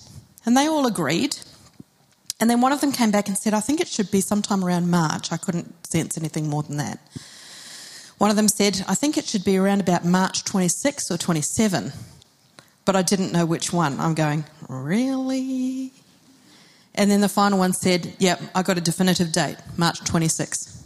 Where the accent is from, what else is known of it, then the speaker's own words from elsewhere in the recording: New Zealand; now in Melbourne, Australia; I've just celebrated a couple of months ago 25 years in Melbourne, and I moved here from God's blessed country, the land of the long white cloud, New Zealand.